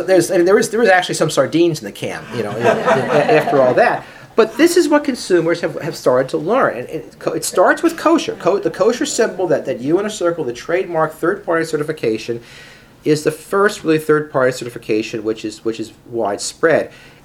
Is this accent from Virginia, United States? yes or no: no; New York City, New York, United States; I remember growing up in the Upper West Side, this neighborhood, 82nd West End Avenue, there were kosher butchers all over the place